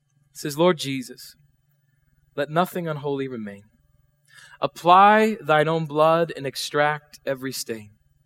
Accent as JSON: {"language": "English", "region": "South Dakota", "country": "United States", "tie": "born or raised there", "said": "I grew up in South Dakota, and when I grew up there, I grew up in a small church there, and we used to sing out of hymnals."}